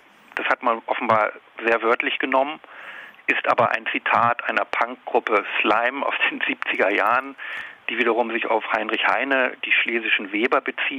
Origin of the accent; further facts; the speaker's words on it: Worpswede, Lower Saxony, Germany; Also ich komme ja aus der Nähe, ich bin ja gebürtiger Wopfweder